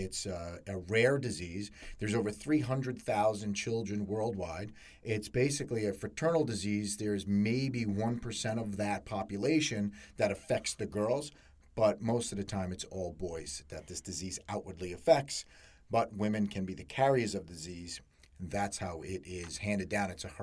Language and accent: English; New Jersey, United States; I'm from New Jersey.